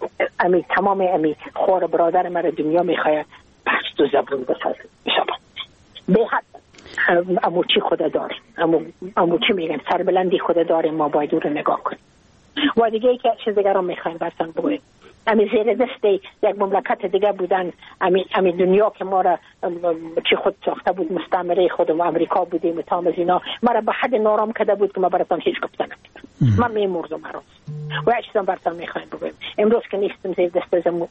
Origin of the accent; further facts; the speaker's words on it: Afghanistan; من در افغان استم، من مربوط افغانستان استم،